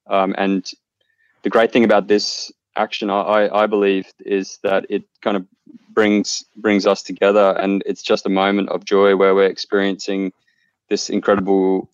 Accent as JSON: {"language": "English", "country": "Australia", "tie": "born or raised there", "lives_now": "Melbourne, Australia", "said": "and I live in Melbourne now. And about a month ago, or a bit over a month ago, I came back to my hometown for a holiday, and I brought my Tesla, which I've had for about 18 months."}